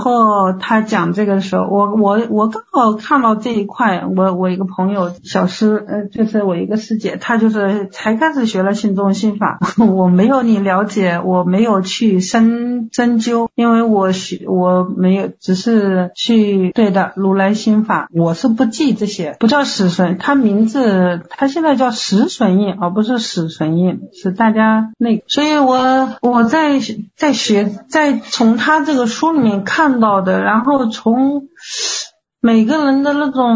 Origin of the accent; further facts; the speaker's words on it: Yancheng, Jiangsu, China; 我是江苏盐城的。